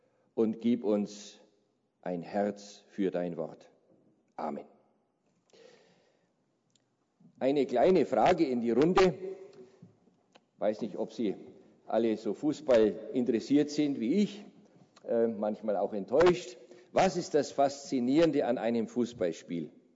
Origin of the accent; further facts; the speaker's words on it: Nuremberg, Bavaria, Germany; ungefähr so wie die Stadt Nürnberg, das ist meine Heimatstadt, da bin ich geboren.